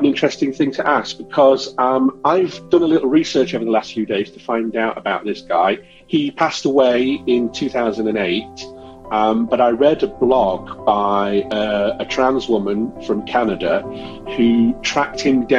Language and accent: English; East Midlands, United Kingdom; I'm from Lincolnshire in the United Kingdom.